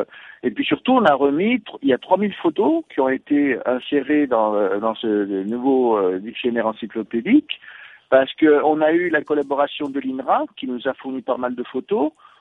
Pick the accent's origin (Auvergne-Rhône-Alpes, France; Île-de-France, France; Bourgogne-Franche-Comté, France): Auvergne-Rhône-Alpes, France; Je ne suis pas alsacien, je suis savoyard.